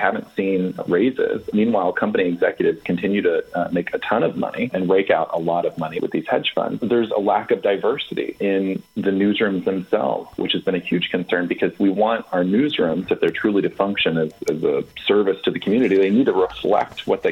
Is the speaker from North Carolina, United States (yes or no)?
no; Arkansas, United States; I grew up in Arkansas, not necessarily a union-friendly state either.